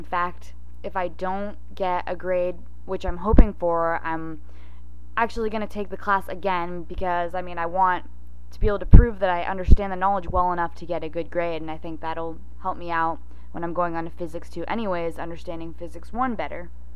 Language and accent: English; Cotati, California, United States; Before that, I grew up in Cotati. It's a little town about 30 minutes north of Novato, and I lived there my whole life.